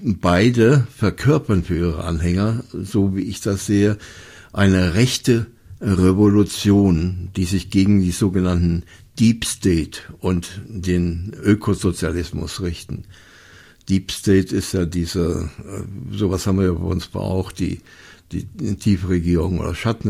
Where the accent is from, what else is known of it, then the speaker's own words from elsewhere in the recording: Germany; Ich bin Deutscher. Ich darf es.